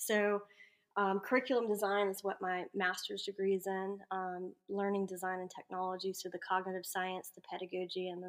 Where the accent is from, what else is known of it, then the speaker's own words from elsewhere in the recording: Georgia, United States; I'm from Georgia originally, and in Georgia is where I got my start in education.